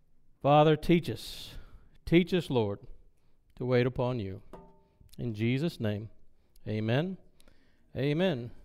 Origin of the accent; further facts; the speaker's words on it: the South, United States; See, I was from the South. It was like 110 degrees all the time. We stayed inside.